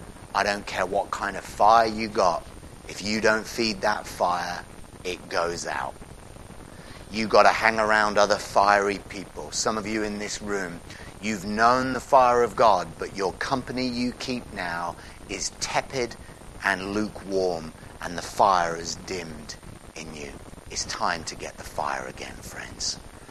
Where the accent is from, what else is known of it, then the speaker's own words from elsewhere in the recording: Oxford, South East England, United Kingdom; Great English martyrs of the 1500s in my hometown of Oxford.